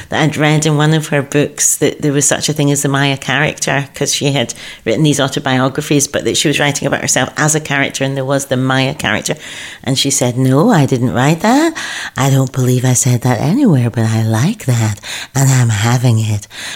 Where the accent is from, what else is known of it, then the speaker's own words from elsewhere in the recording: Glasgow, Scotland, United Kingdom; And obviously I'll always be connected to Glasgow because I'm Glaswegian, but it just feels a big shift.